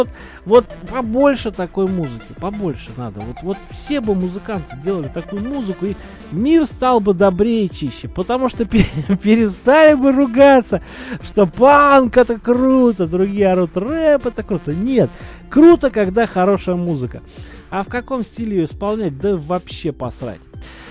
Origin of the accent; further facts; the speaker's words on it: Tula, Tula Oblast, Russia; also born or lived in Belozersk; Вот, не, я на самом деле туляк. Я туляк, просто пришлось пожить в Белозерске очень долгое время. И потом я вернулся на родину, наконец-то.